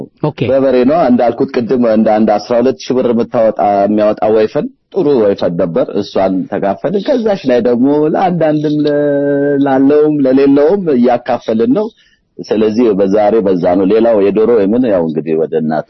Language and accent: Amharic; Stockholm, Stockholm County, Sweden; ያው ስቶክሆልም ስዊድን የኖርኩበት ያደኩበት ሀገር በመሆኑ ያው እዛ ያለው ብዙ ኢትዮጵያን የሚሰማው ስሜት የምጋራው ስለሆነ